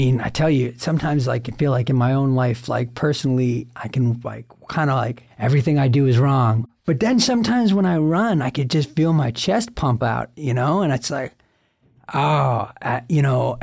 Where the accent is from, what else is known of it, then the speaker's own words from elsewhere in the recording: New York, United States; I did it the New York Marathon in 2018, and I'm from New York originally.